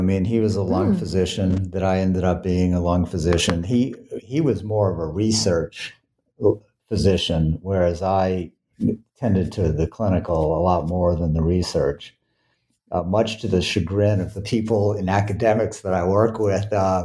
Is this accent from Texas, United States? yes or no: no; New Orleans, Louisiana, United States; So I grew up in New Orleans, Louisiana.